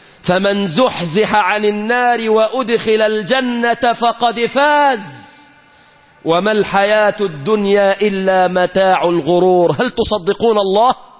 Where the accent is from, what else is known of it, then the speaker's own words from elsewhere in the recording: Egypt; في بلادنا مصر